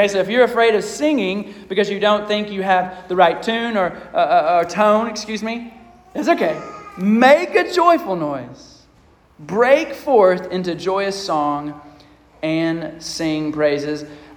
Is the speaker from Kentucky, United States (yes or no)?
yes; Lexington, Kentucky, United States; But because we're from Lexington, Kentucky, you also did this another time of the year